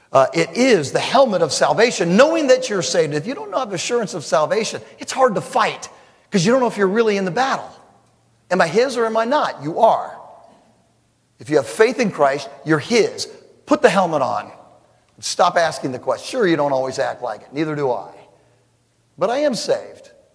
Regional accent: California, United States; I grew up in California.

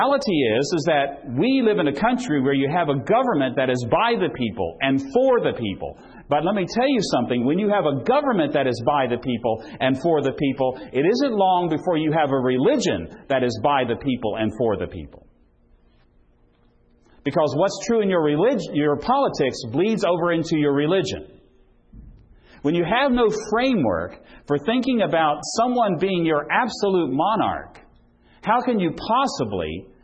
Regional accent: Virginia, United States; I come from Virginia. Anybody from Virginia?

